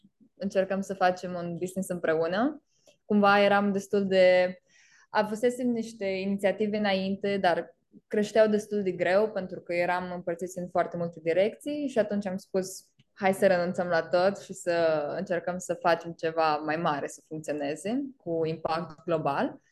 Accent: Iași, Iași County, Romania; moved away as an adult; now in London, United Kingdom; Eu am plecat de la Iași, am studiat management la Iași și am plecat cu două Erasmusuri în Spania și Franța.

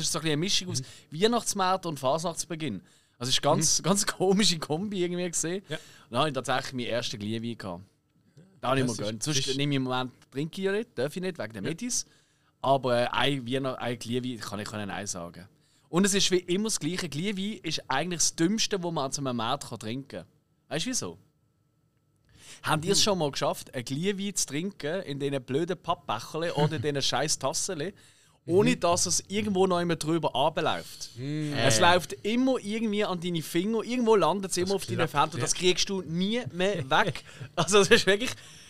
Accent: Basel, Basel-Stadt, Switzerland; Das ist eben bei uns in Basel nicht so, gell?

